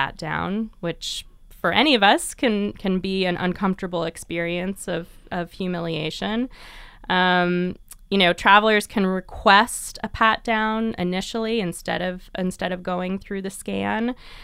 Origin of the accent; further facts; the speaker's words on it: San Francisco, California, United States; San Francisco, my hometown, little shout out